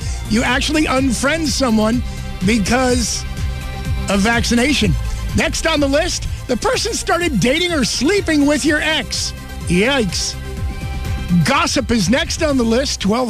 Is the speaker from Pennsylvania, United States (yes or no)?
yes; Wilkes-Barre, Pennsylvania, United States; But then I don't live in Wilkes-Barre anymore. I grew up there.